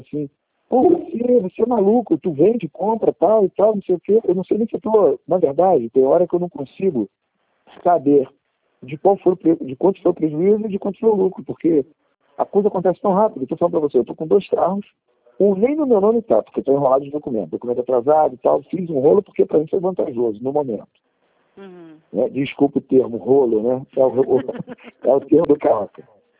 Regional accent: Rio de Janeiro, Brazil; Eu sou brasileiro, carioca enrolado, como qualquer outro.

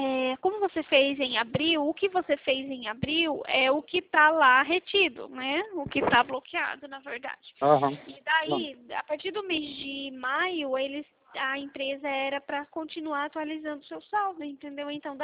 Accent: São Paulo, Brazil; eu sou de São Paulo.

